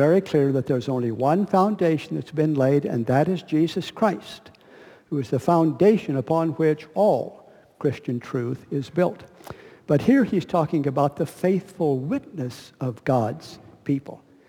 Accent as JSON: {"language": "English", "region": "Oklahoma", "country": "United States", "tie": "born or raised there", "said": "we weren't New Englanders by birth. Ann grew up in Arkansas, I grew up in Oklahoma, and we love New England."}